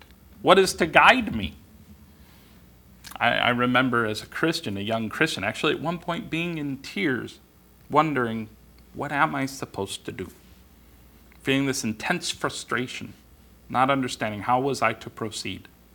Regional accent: West Coast, United States; also born or lived in Oregon; I'm from the West Coast, and so I was very surprised at how far you people can see out here.

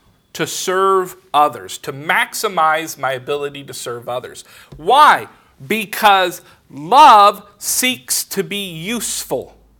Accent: Los Angeles, California, United States; when I was growing up in Los Angeles, gangs were a real problem, and you had to be careful what colors you wore.

